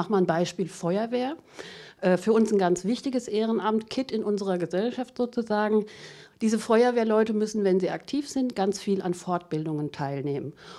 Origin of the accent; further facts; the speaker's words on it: Frankfurt, Hesse, Germany; born there; now in Ginsheim, Germany; Ja, geboren bin ich in Frankfurt, wohne in Ginsheim gerade